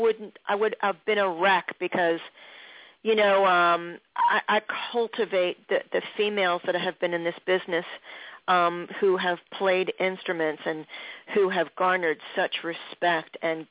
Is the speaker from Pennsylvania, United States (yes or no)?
yes; Jenkintown, Pennsylvania, United States; I was brought up in Jenkintown, PA, and you're a Philadelphia guy